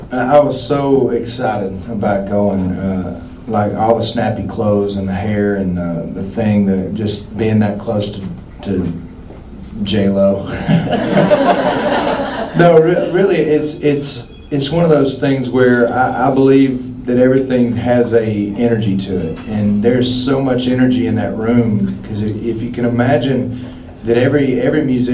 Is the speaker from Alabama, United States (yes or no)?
yes; Alabama, United States; I'm from North Alabama, where the Appalachian Mountains come down the top half of the state.